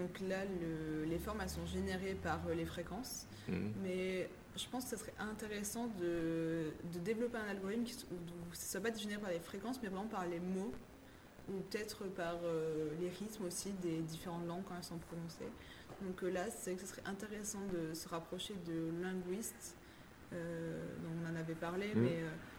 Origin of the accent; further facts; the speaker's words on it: Southern France, France; accent: southern French; Quand on vient de différentes, du sud de la France, par exemple, et qu'on vient à Paris, on est moqué pour notre accent du sud.